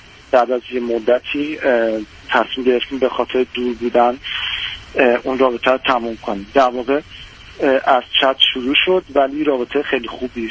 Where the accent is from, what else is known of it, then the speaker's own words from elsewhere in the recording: Iran; moved away as an adult; الان در حال حاضر خارج از ایران هستم و مشغول انجام فوق لیسانس هستم. حدود 2 سالم هست که از ایران خارج شدم.